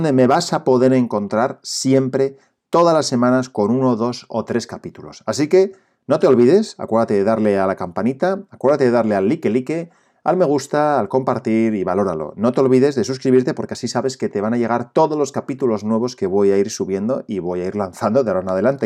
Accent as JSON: {"language": "Spanish", "region": "Asturias", "country": "Spain", "said": "yo soy de Asturias"}